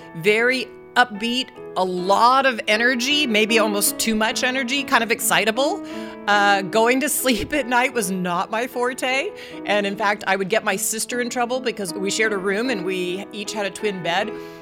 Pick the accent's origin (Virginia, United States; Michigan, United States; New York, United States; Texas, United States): Texas, United States; Dallas; I grew up in Dallas, Texas, and in our family, we had two girls.